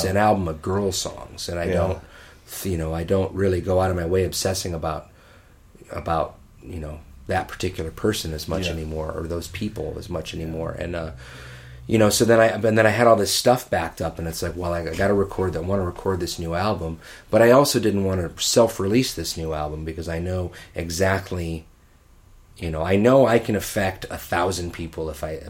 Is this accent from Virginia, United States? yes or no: no; Detroit, Michigan, United States; I grew up in Detroit in the mid 90s and there was no act saying it was cool to be from Detroit.